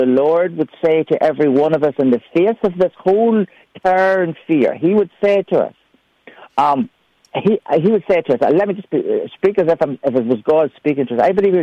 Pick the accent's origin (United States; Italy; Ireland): Ireland; accent: Irish; And you can understand my Irish accent, humanlife.ie.